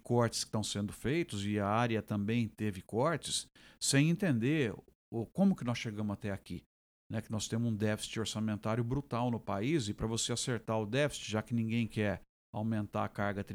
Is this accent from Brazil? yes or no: yes; Brazil; a gente é brasileiro, eu torço pelo Brasil